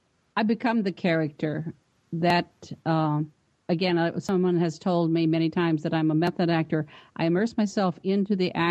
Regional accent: the South, United States; born there; Even though I don't necessarily have the Southern accent, it's just, it's part of my heritage. I was born in the South.

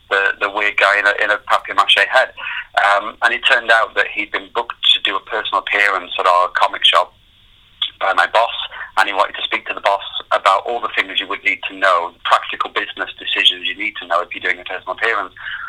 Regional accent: North West England, United Kingdom; I grew up in Lancashire, and up in Lancashire, where you kind of in the northwest of England

